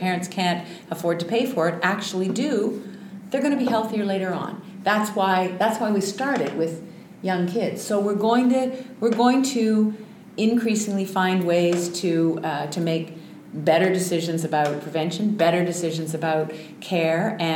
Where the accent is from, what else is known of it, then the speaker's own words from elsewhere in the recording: Ontario, Canada; as an Ontarian and as a Canadian